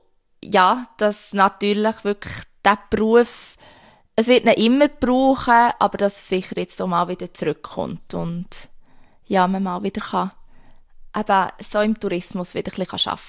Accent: Switzerland

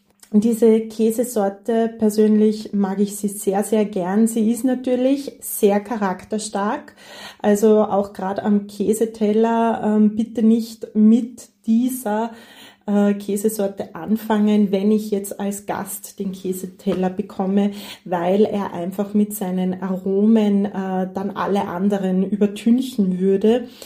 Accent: Upper Austria, Austria; now in Tyrol, Austria; Also man hört ja auch heraus, ich bin ursprünglich nicht aus Tirol, ich bin aus Oberösterreich und erst als ich vor 15 Jahren hierher gezogen bin

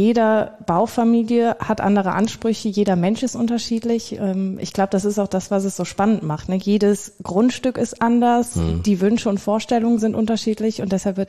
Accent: Viersen, North Rhine-Westphalia, Germany; war bei mir in der Region, ich komme aus Viersen

